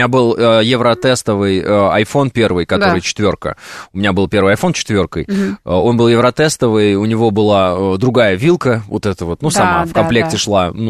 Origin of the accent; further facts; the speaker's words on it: Kazakhstan; Мы, казахи, любим конину